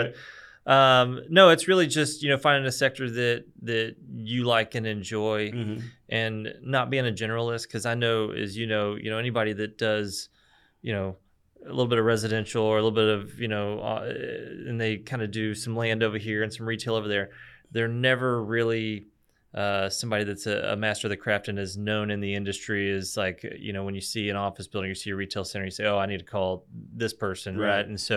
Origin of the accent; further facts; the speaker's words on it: Grand Prairie, Texas, United States; I grew up in Grand Prairie, and I really didn't want to go to college.